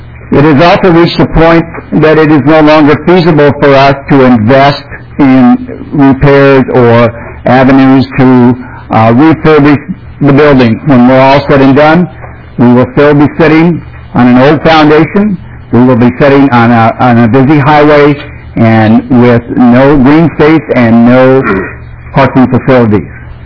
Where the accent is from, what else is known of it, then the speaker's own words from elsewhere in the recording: Wisconsin, United States; I'm from Wisconsin originally.